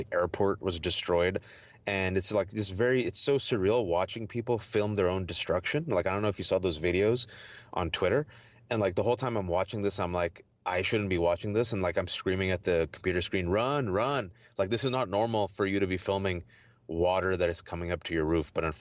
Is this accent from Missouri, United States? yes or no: no; California, United States; I'm from California, and I'm from NorCal, so like, we don't get the fires from the south.